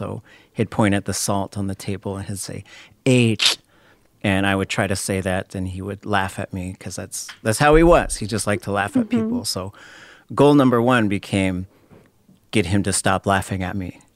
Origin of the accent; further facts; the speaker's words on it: Anchorage, Alaska, United States; also born or lived in Skagway; Yeah, I was born in a town called Skagway, which we call Wushikakuya or Shkakwe. And then I was raised in Anchorage, which is, it's a city for Alaska.